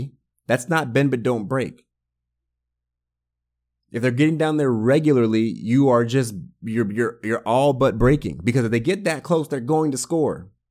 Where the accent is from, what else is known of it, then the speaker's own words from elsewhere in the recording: Bremerton, Washington, United States; I'm born and raised in Bremerton, okay? I took the ferry across. We used to have season tickets in the Kingdome.